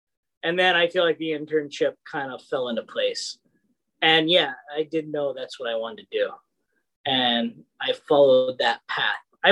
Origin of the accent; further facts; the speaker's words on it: Gloucester, Massachusetts, United States; now in Dracut, United States; I'm originally from Gloucester, Mass, right on the ocean. This is where I grew up, where I consider myself from, where my roots are, where a lot of my friends are still from.